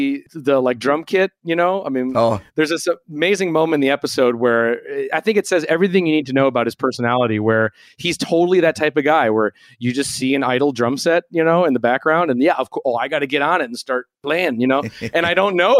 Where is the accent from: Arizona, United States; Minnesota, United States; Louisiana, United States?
Minnesota, United States; Minneapolis; I remember growing up in Minneapolis and, you know, going to those Nitro shows